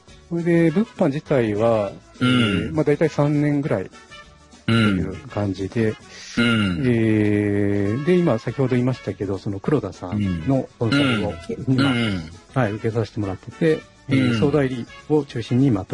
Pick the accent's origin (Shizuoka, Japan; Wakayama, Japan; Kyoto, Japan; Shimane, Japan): Shizuoka, Japan; Hamamatsu; now in Hokuto, Japan; ですね、静岡県の浜松市出身です。